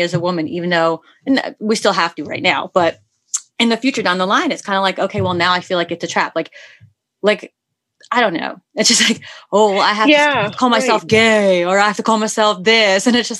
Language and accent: English; New York City, New York, United States; and I guess because I come from New York City, it's kind of like, I don't know, it's every day.